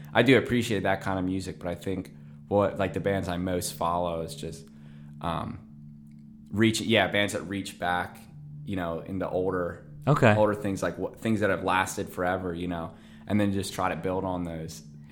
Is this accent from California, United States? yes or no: no; Myerstown, Pennsylvania, United States; I grew up in Myerstown, which is outside of Lebanon.